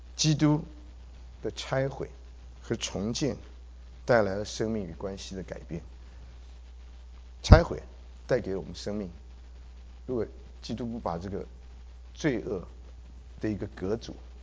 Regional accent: Taiwan; 我是生在台湾的，所以我记得好清楚，以前我们小时候在台湾跟中国大陆是隔绝的，

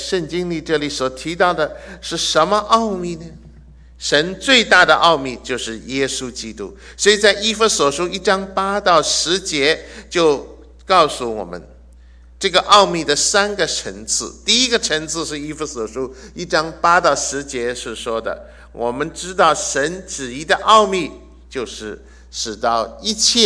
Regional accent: Hong Kong; born there; Chinese is a second language; 可能甚至我在香港出生你都猜到一点，因为我的国语里面有一点点口音，又不像北京话又不像台湾的国语

